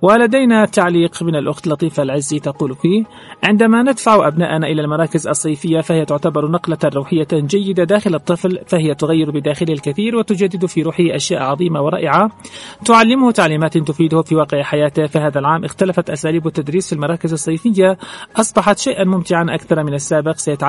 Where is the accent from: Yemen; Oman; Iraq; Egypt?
Yemen; أشعر بالفخر كيمني وأنا أقرأ صنع في اليمن